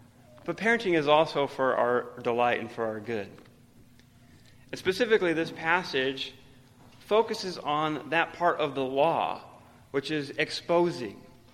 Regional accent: Guatemala; Growing up in Guatemala, we would oftentimes go hiking.

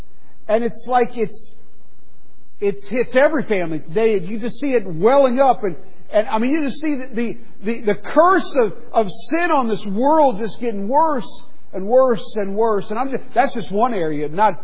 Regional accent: Beaumont, Texas, United States; so I grew up down in Southeast Texas, in Beaumont, Texas. My mom lives in Houston now.

